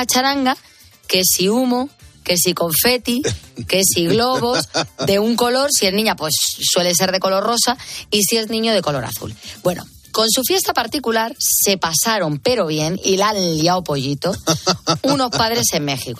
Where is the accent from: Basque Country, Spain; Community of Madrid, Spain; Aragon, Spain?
Community of Madrid, Spain; Madrid; pues yo soy de Carabanchel